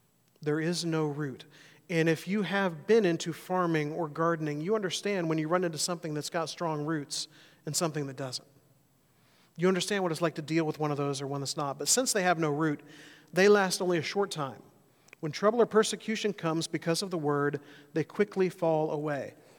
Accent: Alabama, United States; I will have my confession now. I grew up in Alabama. I am an Alabama fan.

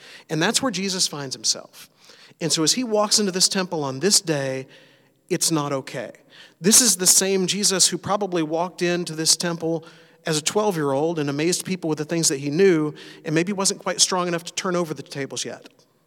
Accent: Searcy, Arkansas, United States; And I come from Searcy, Arkansas

